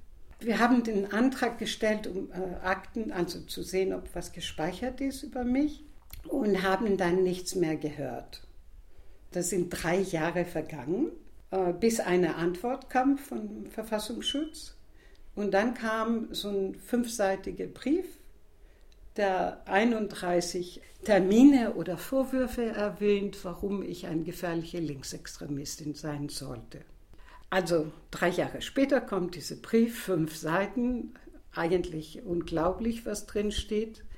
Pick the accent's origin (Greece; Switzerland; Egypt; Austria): Greece; now in Hamburg, Germany; Ich bin Griechin und lebe in Hamburg seit 30 Jahren und hatte nie gedacht, mich einbürgern zu lassen.